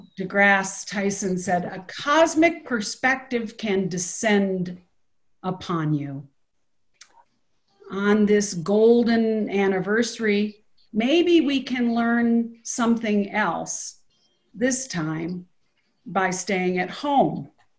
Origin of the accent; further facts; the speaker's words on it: Michigan, United States; I've been watching this and seeing the examples from my home state of Michigan, and in particular in Detroit and the counties surrounding it.